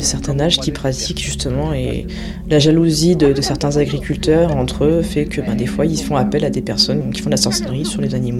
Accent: Montluçon, Auvergne-Rhône-Alpes, France; born there; j'ai 30 ans, je suis voyante. J'habite à Dompierre-sur-Bèbre dans le 03 et je suis née à Montluçon dans le 03 également, dans l'Allier.

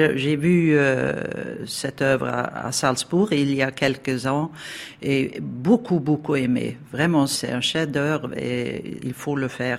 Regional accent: Stockholm, Stockholm County, Sweden; mais aussi toujours revenir à Stockholm où j'ai mes racines.

